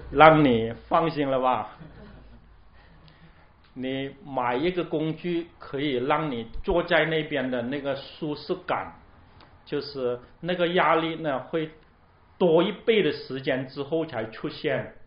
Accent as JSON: {"language": "Chinese", "country": "China", "said": "我是中国人的那个年代都有办法发明"}